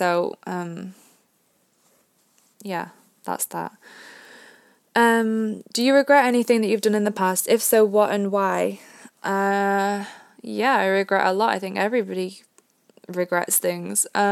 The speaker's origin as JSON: {"language": "English", "region": "Florida", "country": "United States", "tie": "born or raised there", "moved": "yes", "lives_now": "United Kingdom", "said": "So I spent a lot of my time growing up in Florida, and then when we came to the UK, we have like different fruit stickers"}